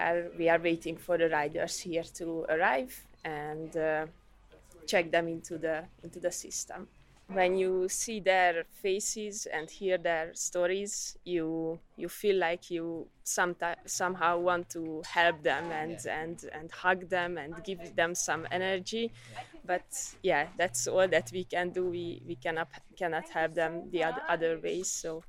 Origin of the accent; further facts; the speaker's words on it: Hungary; I am from Hungary